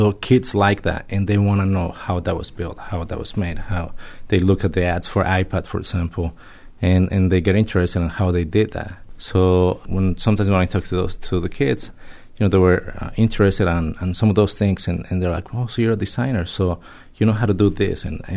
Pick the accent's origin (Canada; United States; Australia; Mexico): Mexico; I'm from Mexico originally, and I was not exposed when I was young to graphic design